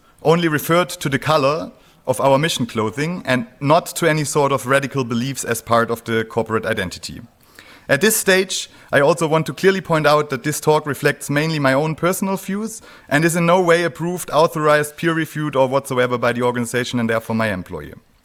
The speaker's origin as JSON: {"language": "English", "town": "Reutlingen", "region": "Baden-Württemberg", "country": "Germany", "tie": "born or raised there", "second_language": "English", "said": "This tunnel, upon which I grew up in Reutlingen, in the house of my parents, is not only built for cars."}